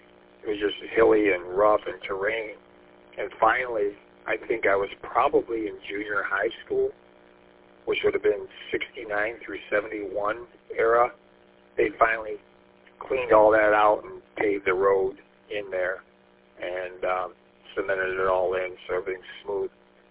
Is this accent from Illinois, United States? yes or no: no; St. Clair Shores, Michigan, United States; In my hometown of St. Clair Shores, the main street that my parents' house was on a corner lot